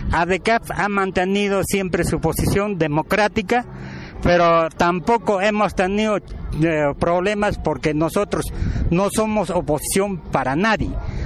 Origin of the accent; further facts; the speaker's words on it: Peru; born there; Pero lo que sí somos, somos nacidos en Perú, en nuestras comunidades